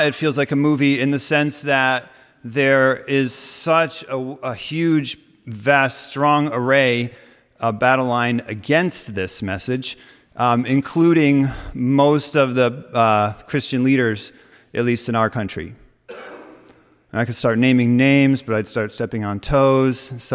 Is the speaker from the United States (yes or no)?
yes; New York, United States; I am from New York, and I really am so blessed to have this chance to be here